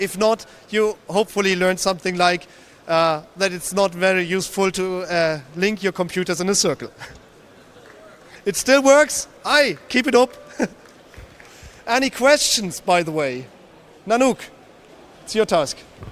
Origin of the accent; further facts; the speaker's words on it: Bremen, Germany; English is a second language; I'm from Bremen, and you probably find me around there.